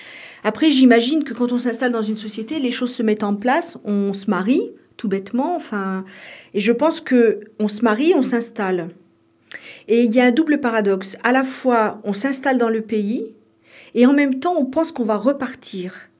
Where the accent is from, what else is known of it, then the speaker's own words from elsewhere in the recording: Île-de-France, France; born there; now in Montpellier, France; je suis née en France il y a quelques années en région parisienne. Et je suis ici à Montpellier depuis 3 ans.